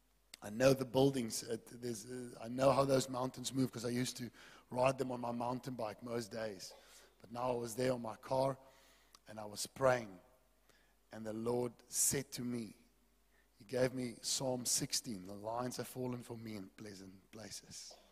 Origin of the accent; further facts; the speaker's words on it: Wellington, Western Cape, South Africa; we're in Cape Town. We were born and raised in Wellington. We also Boerlanders, ne?